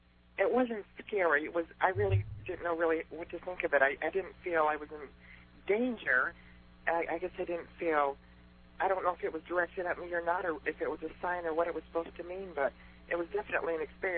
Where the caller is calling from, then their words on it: Saskatoon, Saskatchewan, Canada; I'm calling from Saskatoon.